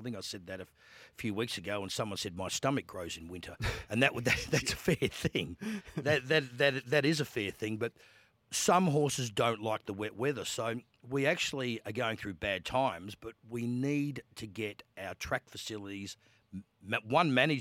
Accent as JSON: {"language": "English", "town": "Adelaide", "region": "South Australia", "country": "Australia", "said": "because I'm from Adelaide like you"}